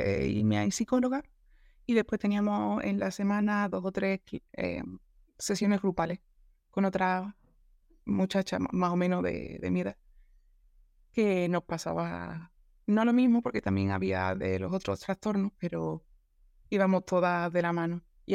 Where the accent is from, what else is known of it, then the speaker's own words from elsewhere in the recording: Andalusia, Spain; yo soy de un pueblo de Cádiz, tengo 28 años.